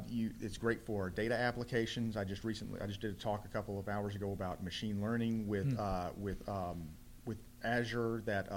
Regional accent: Tennessee, United States; I'm actually in the next county over next to the county that's in Memphis.

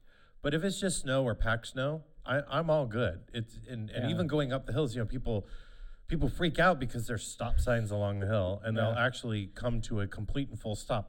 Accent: Utah, United States; Dude, I grew up in Utah.

